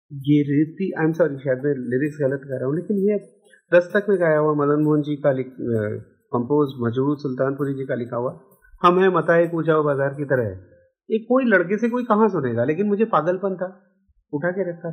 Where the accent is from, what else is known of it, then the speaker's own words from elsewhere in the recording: Allahabad, Uttar Pradesh, India; हम लोग इलाहाबाद के रहने वाले हैं मूलतः।